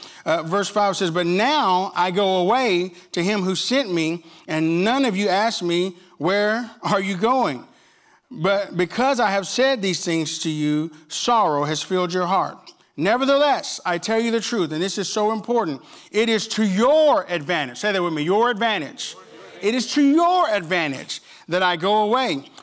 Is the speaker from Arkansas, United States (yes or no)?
yes; Camden, Arkansas, United States; I remember growing up in Camden, Arkansas